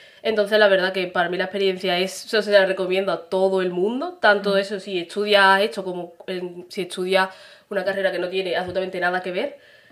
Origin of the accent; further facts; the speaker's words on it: Jerez de la Frontera, Andalusia, Spain; tengo 22 años y soy de Jerez